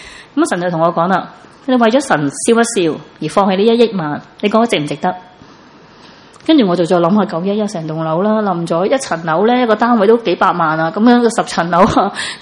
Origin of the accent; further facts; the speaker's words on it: Chaozhou, Guangdong, China; 我本身由细到大我系潮州人嚟，潮州人好悭嘅，我好悭嘅一个人嚟。